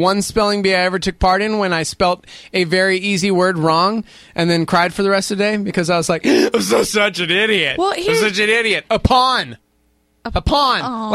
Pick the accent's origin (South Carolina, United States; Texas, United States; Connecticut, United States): Texas, United States; I'm from Texas!